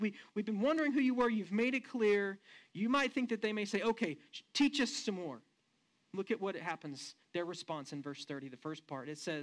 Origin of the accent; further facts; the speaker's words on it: Odessa, Texas, United States; also born or lived in Midland; now in Hobbs, United States; where are you from? And I said, well, I was born in Odessa. I lived there for the first 23 years of my life. Then I moved to Midland, and I lived there for 14 years. Then I moved to Hobbs, and I lived here a little over 4 years.